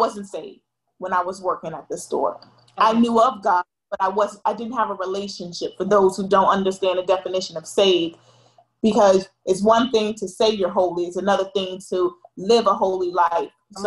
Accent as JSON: {"language": "English", "town": "Miami", "region": "Florida", "country": "United States", "tie": "born or raised there", "also_born_or_lived": "Bronx, New York", "said": "So I was born in the inner city of, I was born in Bronx, but raised in the inner city of Miami, Florida."}